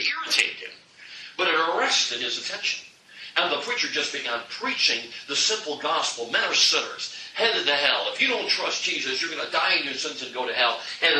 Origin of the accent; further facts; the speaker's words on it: Chicago, Illinois, United States; I grew up in Chicago, I'm a city slicker